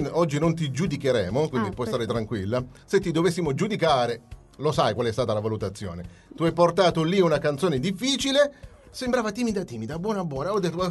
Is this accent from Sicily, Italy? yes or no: yes; Sicily, Italy; siamo siciliani